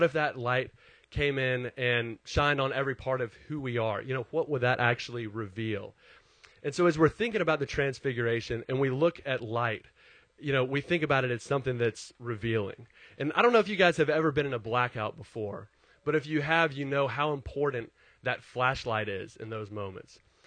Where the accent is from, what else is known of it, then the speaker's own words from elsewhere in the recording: Dallas, Texas, United States; now in Austin, United States; I'm originally from Dallas and I moved down here in about 2003.